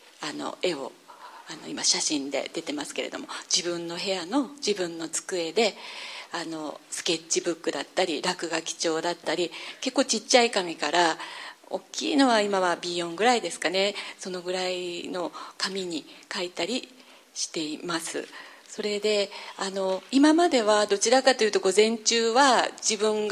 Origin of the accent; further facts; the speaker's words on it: Hokkaido, Japan; 北海道から来ました